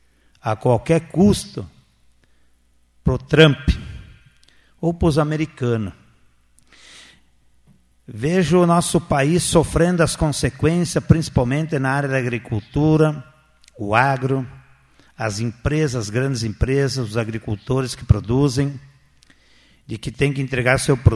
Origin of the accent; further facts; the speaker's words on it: Brazil; sou brasileiro, nasci no Brasil, sou patriota.